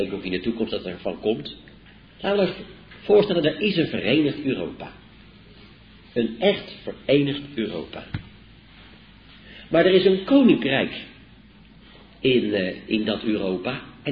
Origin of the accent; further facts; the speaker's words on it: South Holland, Netherlands; Ik kom zelf uit Zuid-Holland.